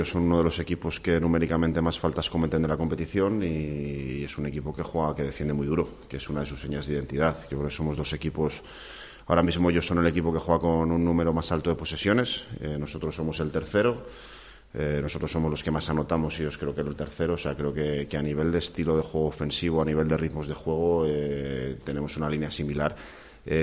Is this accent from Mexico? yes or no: no; Valladolid, Castile and León, Spain; Soy vallisoletano, pero nací en León, mi familia materna es de León